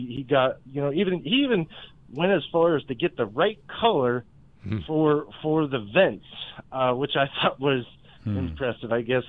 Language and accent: English; College Park, Maryland, United States; When I grew up as a kid, I grew up in College Park, Maryland, and I'll never forget this.